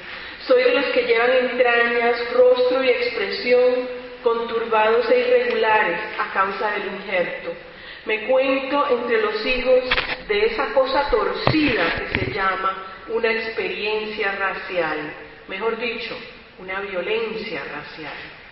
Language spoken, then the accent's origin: Spanish; Cuba; Yo soy cubana, entonces las formalidades me salen mal.